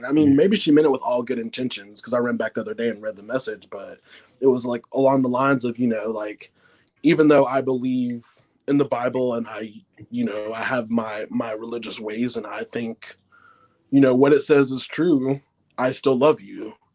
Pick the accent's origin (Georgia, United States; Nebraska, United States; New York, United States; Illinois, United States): Georgia, United States; I'm from Georgia. I was raised. My mom says we weren't Baptist, but I was baptized.